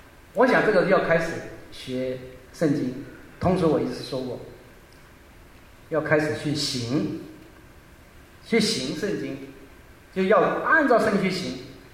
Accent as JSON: {"language": "Chinese", "region": "Guangdong", "country": "China", "said": "我是广东人啊，我不但是广东人，我是客家人啊。"}